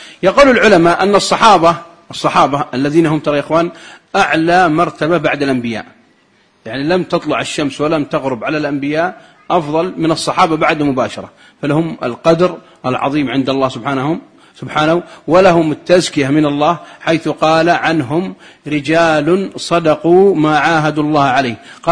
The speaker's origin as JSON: {"language": "Arabic", "country": "Saudi Arabia", "said": "حتى دخل واحد عندنا في السعوديه"}